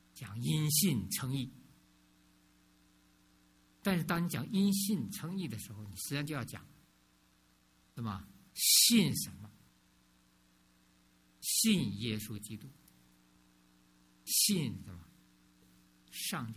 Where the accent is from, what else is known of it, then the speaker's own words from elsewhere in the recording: China; 所以作为一个中国人，你要说你说我真正中国人